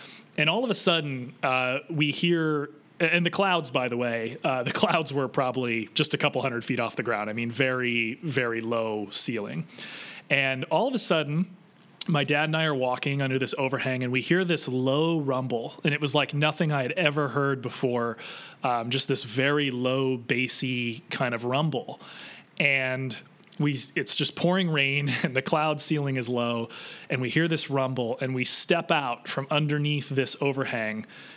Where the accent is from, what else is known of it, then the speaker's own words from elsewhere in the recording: Indiana, United States; I was born and raised in Indiana, and not too far from a place called Battle Creek, Michigan.